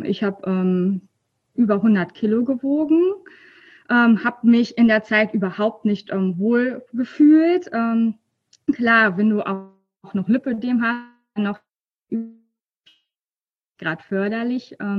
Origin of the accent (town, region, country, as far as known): North Rhine-Westphalia, Germany